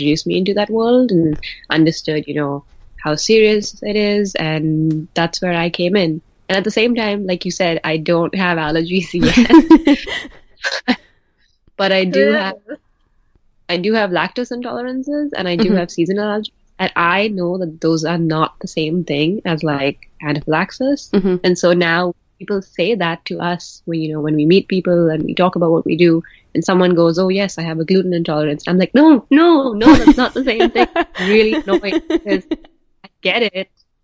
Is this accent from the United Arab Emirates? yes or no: yes; Dubai, United Arab Emirates; I grew up in Dubai, and I had absolutely no one around me with a food allergy.